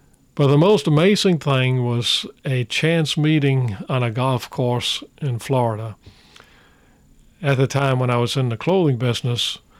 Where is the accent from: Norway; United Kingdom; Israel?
Norway; I grew up in Norway.